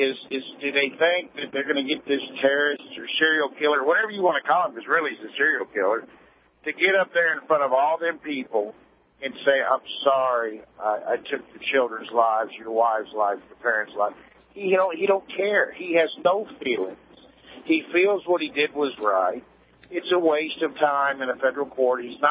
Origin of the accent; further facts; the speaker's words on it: United States; cause I'm American, I'm proud to be American, and screw the rest of them